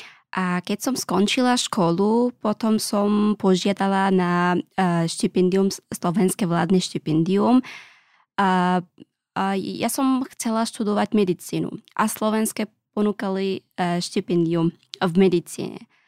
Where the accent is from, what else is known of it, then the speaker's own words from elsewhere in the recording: Afghanistan; Slovak is a second language; now in Slovakia; a som z Afganistanu a študujem medicínu na Lekárskej fakulte Univerzita Komenského a mám tu na Slovensku ešte dvoch bratov a rodičia bývajú v Afganistane.